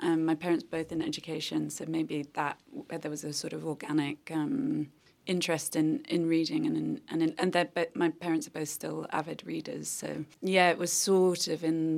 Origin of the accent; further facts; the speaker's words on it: York, Yorkshire and the Humber, United Kingdom; moved away; also born or lived in Liverpool / Hong Kong; I was born in Liverpool, and then I grew up in York, so in the north of England, and then we lived in a suburb outside of York, which is very like lovely, beautiful medieval city in the north. But I lived in a sort of pretty working class suburb